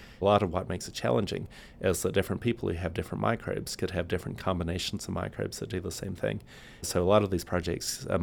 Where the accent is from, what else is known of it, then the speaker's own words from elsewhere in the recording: New Zealand; So I'm from New Zealand originally